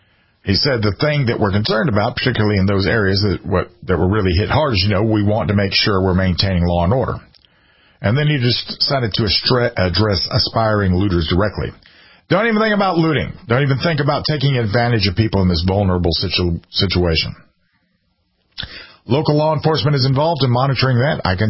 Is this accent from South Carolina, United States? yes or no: yes; South Carolina, United States; here in my home state of South Carolina. I live as far inland in South Carolina as you can still be in South Carolina